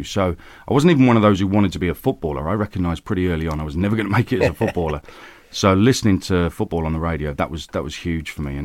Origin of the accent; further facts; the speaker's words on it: Peterborough, East of England, United Kingdom; I was at school, born and brought up in Peterborough, did my A-levels there, and then went to university in Hull.